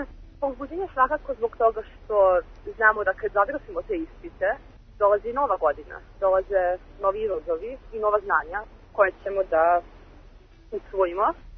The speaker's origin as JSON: {"language": "Serbian", "country": "Serbia", "said": "za mene, da kažem, koja dolazim iz Srbije"}